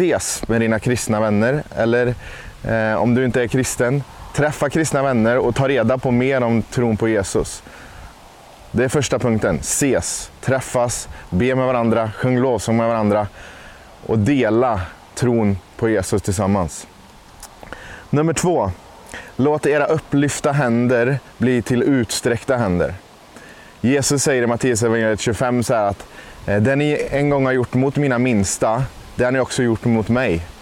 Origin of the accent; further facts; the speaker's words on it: Fullesa, Sweden; Här som vi kallar för Snikavägen i min hemby Fullesa, där jag har spenderat många somrar